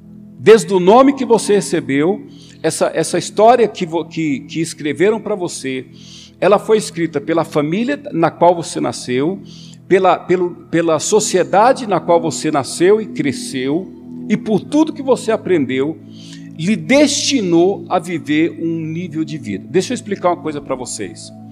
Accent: Goiás, Brazil; Goiás, onde eu cresci ali, Brasília, não é um estado, é um distrito federal, mas onde eu cresci, no Goiás, Minas Gerais

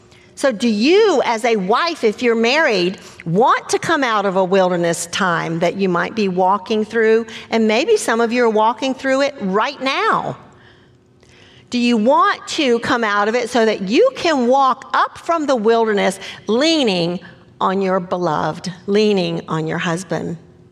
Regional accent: the Carolinas, United States; I grew up in the Carolinas. I did not even know a northerner until I went to college.

